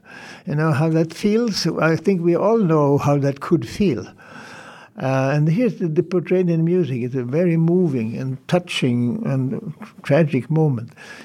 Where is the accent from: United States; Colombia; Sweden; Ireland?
Sweden; English is a second language; in my home country in Sweden.